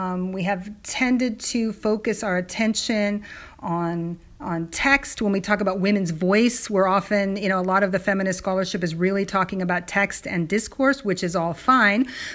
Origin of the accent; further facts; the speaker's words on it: California, United States; I mean, I'm a Californian, so I think of it as that sort of valley girl